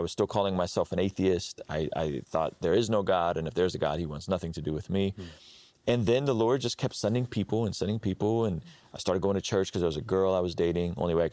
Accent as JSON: {"language": "English", "region": "Baku", "country": "Azerbaijan", "tie": "born or raised there", "said": "I'm ethnically Armenian, but I was raised in Azerbaijan, Baku, which is just east of Armenia."}